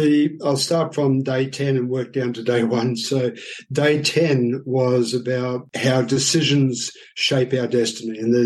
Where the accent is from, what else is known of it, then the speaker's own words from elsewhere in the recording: Australia; now in Shanghai, China; I'm Australian, born and bred there, left. Many people call me a nomad, by the way.